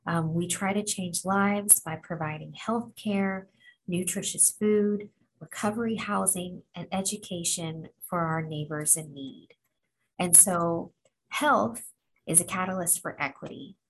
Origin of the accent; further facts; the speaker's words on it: Tennessee, United States; when I walked in my first walkathon in my hometown in Tennessee.